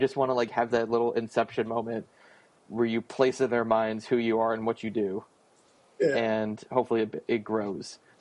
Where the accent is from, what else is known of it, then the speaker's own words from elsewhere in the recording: Ohio, United States; I've been to Akron Comic Con twice, and in my home state of Ohio.